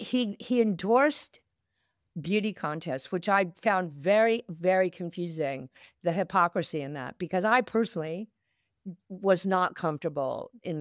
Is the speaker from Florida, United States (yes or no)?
no; Fort Worth, Texas, United States; I'm from Fort Worth, Texas.